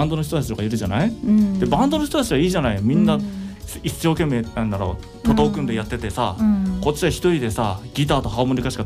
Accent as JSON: {"language": "Japanese", "town": "Katori", "region": "Chiba", "country": "Japan", "said": "僕はね、千葉の出身なんですけれども、香取市っていうところ、"}